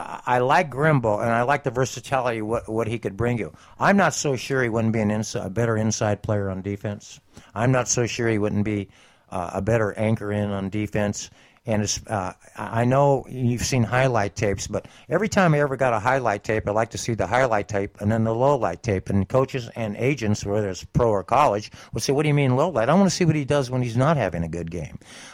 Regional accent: San Bernardino, California, United States; I'm from San Bernardino

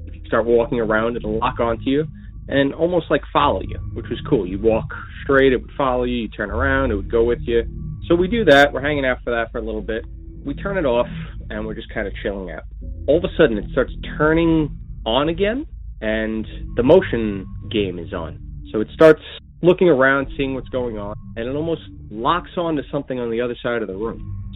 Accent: Long Island, New York, United States; I'm from Long Island, New York, and I just recently started listening to your podcast.

